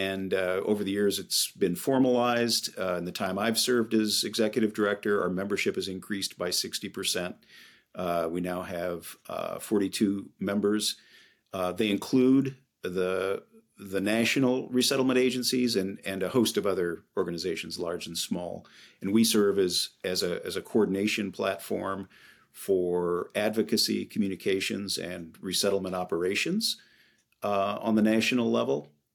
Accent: Illinois, United States; And begin by saying I'm a Midwesterner. I grew up in Central Illinois.

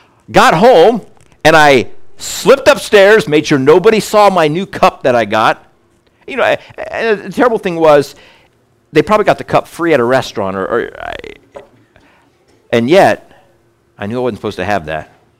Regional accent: Kelowna, Iowa, United States; And I grew up in Kelowna, Iowa.

